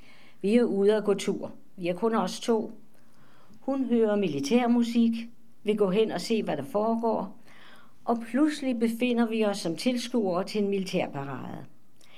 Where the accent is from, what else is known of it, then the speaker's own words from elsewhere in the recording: Darmstadt, Hesse, Germany; Danish is a second language; now in Denmark; Jeg er født i Darmstadt, en mindre by syd for Frankfurt am Main. Der levede jeg med mine forældre